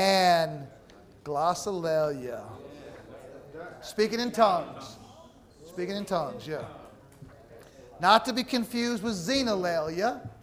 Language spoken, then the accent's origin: English; St. Louis, Missouri, United States; Well, I'm from St. Louis